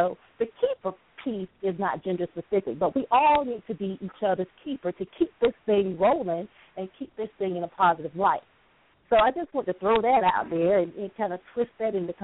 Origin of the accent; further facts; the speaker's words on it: Augusta, Georgia, United States; now in Fayetteville, United States; Born and raised in Augusta, Georgia, that's it. Been here in North Carolina about 9 years.